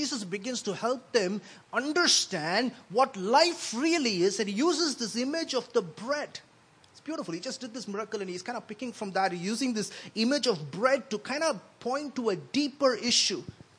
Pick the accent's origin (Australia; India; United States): India; Chennai, Tamil Nadu; When I was growing up in Chennai, we had this gang of 8 guys, right?